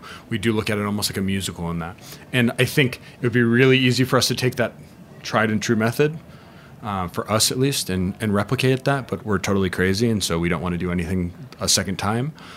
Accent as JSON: {"language": "English", "region": "Arizona", "country": "United States", "said": "I'm from Arizona. So the Southwest, okay."}